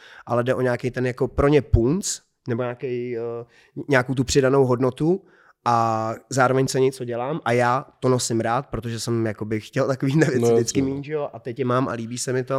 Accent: Prague, Czechia; já samozřejmě jsem cigán z Palmovky

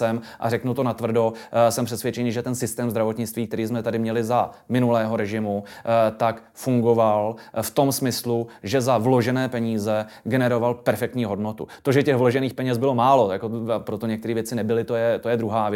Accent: Chomutov, Ústí nad Labem Region, Czechia; Já jsem Krušnohorec, já jsem z Chomutova a tam z těch vesniček nahoře je to mnohem blíž do Německa než k nám.

